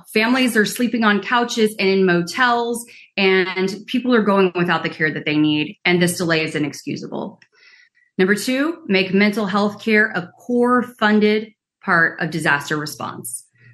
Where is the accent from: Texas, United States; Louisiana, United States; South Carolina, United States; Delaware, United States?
Texas, United States; Houston; I am a mom from Houston.